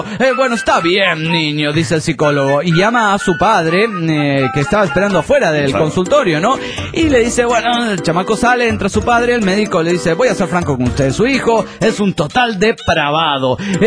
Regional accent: Managua, Nicaragua; de Managua, Nicaragua.

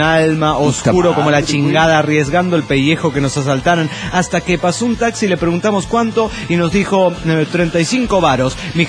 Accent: León, Guanajuato, Mexico; Yo soy de León, Guanajuato, y para mí no hace falta aclarar que soy de León, Guanajuato.

